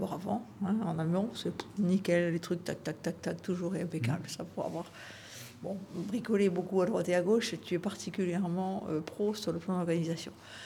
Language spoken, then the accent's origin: French; Southwest France, France; born there; elle sait que je suis née dans le Sud-Ouest